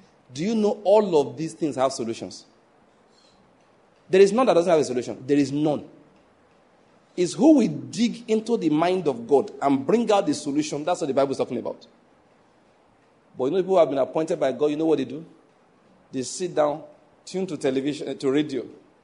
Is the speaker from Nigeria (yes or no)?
yes; Ondo, Nigeria; Naturally, I'm from Ondo State, so I know a bit of their story.